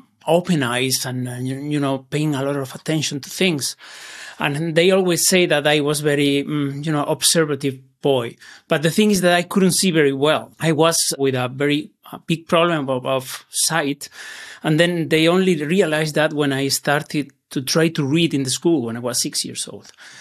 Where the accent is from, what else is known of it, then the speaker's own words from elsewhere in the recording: Granada, Andalusia, Spain; English is a second language; My hometown.